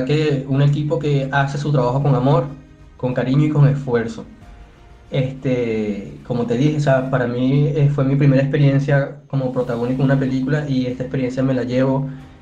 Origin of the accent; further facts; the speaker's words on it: Venezuela; esa es como nuestra esencia como venezolanos, ¿me entiendes?